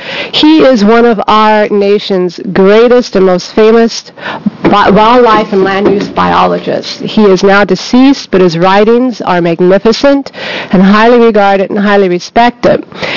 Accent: Klamath Falls, Oregon, United States; I grew up here in Oregon on our family's 7,000-acre cattle ranch in Klamath Falls

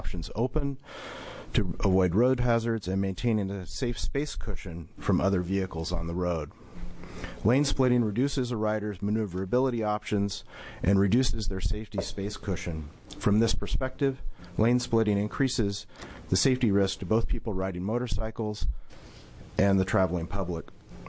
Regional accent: Eugene, Oregon, United States; I'm from Eugene, Oregon.

